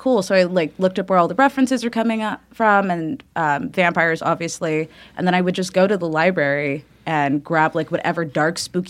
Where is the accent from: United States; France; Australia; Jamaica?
United States; San Francisco, California; No, I'm actually from NorCal, San Francisco.